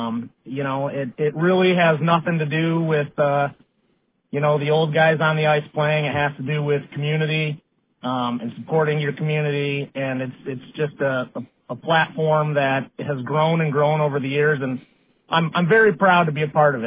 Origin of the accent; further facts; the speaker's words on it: Kalamazoo, Michigan, United States; Kalamazoo originally.